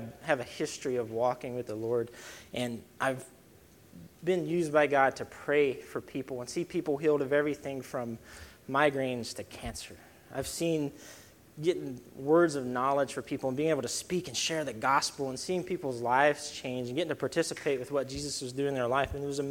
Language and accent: English; Texas, United States; There's a lot of great things about being a Texan